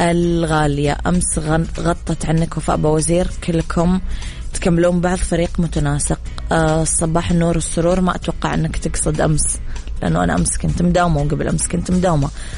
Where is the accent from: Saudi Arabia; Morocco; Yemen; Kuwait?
Saudi Arabia; Dammam, Eastern Province; عندنا بالدمام ما عمره نضحكنا معاه، كله زحمة